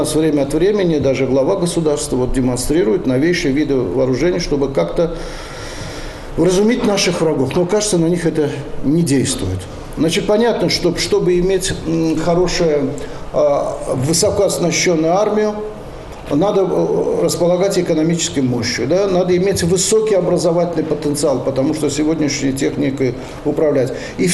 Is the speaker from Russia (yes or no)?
no; Baku, Azerbaijan; у меня на родине, в Баку, где я родился когда-то, тоже продолжают говорить по-русски.